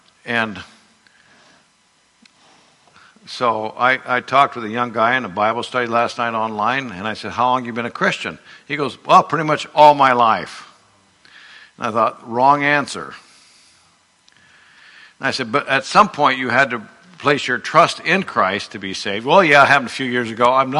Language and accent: English; Urbandale, Iowa, United States; I didn't know any of this stuff growing up in Urbandale, Iowa.